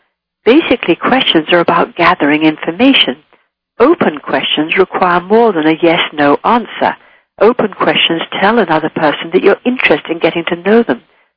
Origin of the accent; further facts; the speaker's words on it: England, United Kingdom; accent: English; recognize my English accent, oh, I hate England and I don't like the English.